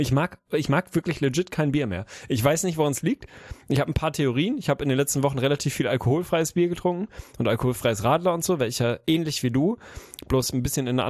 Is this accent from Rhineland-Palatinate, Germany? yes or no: no; Lüneburg, Lower Saxony, Germany; Klar, Lüneburg, unsere, meine Heimat und die Heide und so.